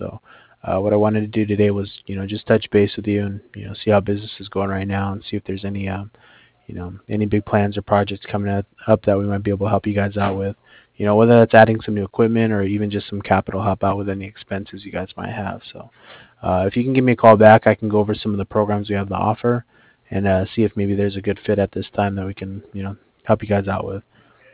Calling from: Cardiff, Wales, United Kingdom; I'm calling over from Cardiff.

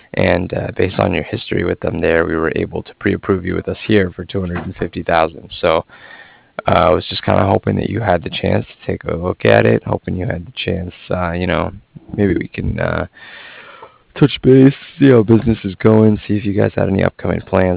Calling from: Cardiff, Wales, United Kingdom; I was calling from Cardiff

